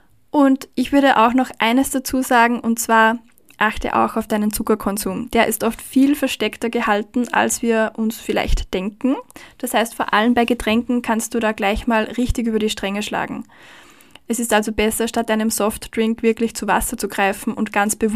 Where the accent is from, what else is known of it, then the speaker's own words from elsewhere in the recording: Austria; Bei uns in Österreich ist